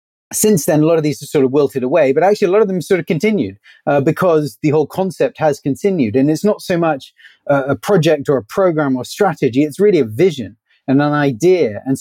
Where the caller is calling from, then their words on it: Singapore; I'm calling from Singapore.